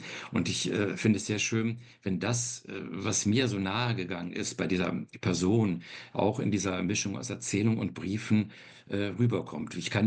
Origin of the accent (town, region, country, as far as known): Cologne, North Rhine-Westphalia, Germany; born or raised there